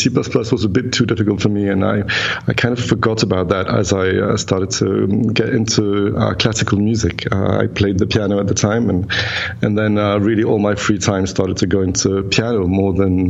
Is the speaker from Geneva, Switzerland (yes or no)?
yes; Geneva, Switzerland; also born or lived in United Kingdom; I was born in Geneva, and then I studied in London. So I'm actually, I was actually born and bred here.